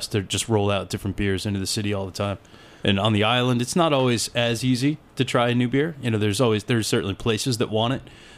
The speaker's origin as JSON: {"language": "English", "region": "New England", "country": "United States", "said": "I'm not a New York guy. I'm from New England, but I'm growing to really appreciate New York City."}